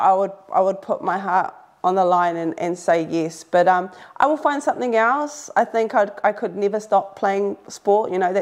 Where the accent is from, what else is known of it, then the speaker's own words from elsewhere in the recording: New Zealand; And I think growing up in New Zealand, netball and rugby has always sit side by side.